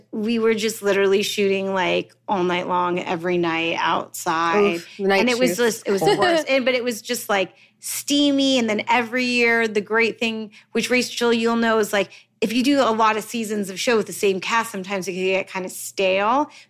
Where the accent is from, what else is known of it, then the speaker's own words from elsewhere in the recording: Los Angeles, California, United States; Yep, I grew up in the Valley.